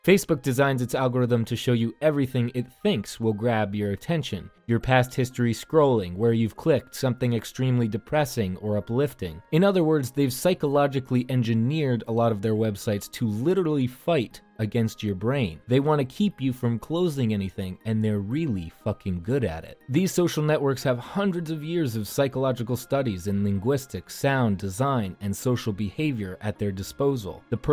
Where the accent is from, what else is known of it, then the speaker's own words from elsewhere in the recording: United States; I grew up near New York.